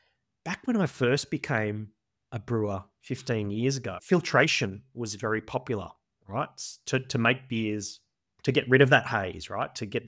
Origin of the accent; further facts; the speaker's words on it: Australia; I'm Australian, by the way